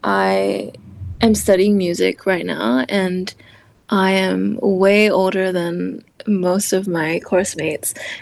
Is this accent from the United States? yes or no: no; Singapore; now in Melbourne, Australia; I'm a Singaporean singer-songwriter.